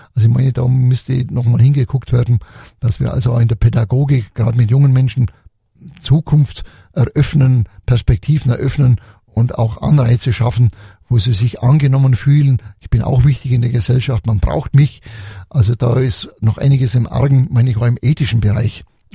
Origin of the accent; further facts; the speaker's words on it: Augsburg, Bavaria, Germany; in Augsburg, meiner Heimatstadt, will ich mich da engagieren.